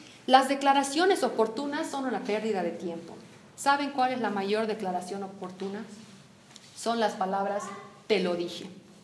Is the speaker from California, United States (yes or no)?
yes; California, United States; Cuando estaba creciendo en California, tenía una relación muy cercana con mi padre.